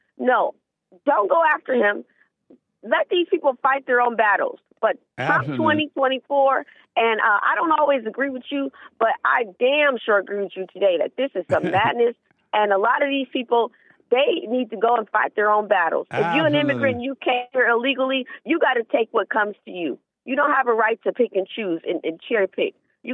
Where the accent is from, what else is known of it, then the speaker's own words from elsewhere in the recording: Cleveland, Ohio, United States; I'm originally from Cleveland, Ohio.